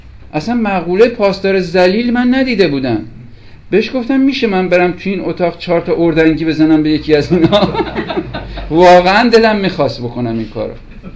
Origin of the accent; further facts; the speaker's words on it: Tehran, Tehran Province, Iran